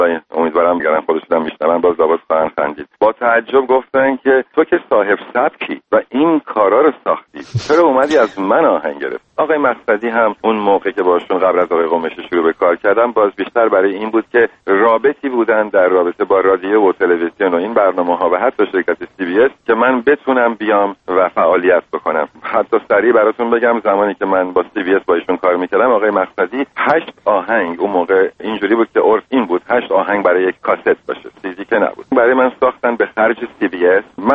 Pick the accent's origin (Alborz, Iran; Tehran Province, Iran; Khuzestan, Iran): Khuzestan, Iran; Abadan; born there; من متولد آبادان هستم و آبادان شهری بود که به خاطر پالایشگاه از تمام ایران به خاطر کار می اومدن اونجا